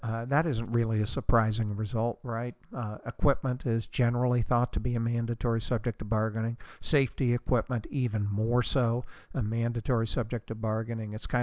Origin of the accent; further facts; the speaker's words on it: Oregon, United States; There's a rather notorious case in my home state of Oregon